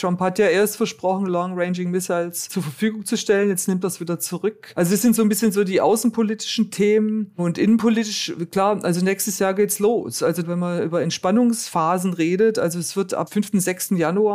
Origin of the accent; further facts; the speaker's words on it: Germany; weil ich als Deutsche davon so betroffen bin